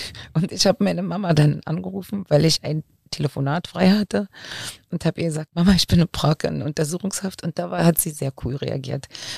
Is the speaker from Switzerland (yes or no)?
no; Germany; Und bis dahin habe ich die DDR immer als meine Heimat gesehen und auf einmal wurde sie eben der Staat und da wurde sie politisch und politisch war sie schwierig.